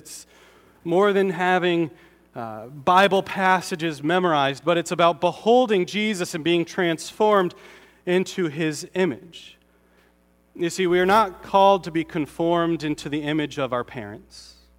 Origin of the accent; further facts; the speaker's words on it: Connecticut, United States; Because I'm from Connecticut. Connecticut people don't have accents.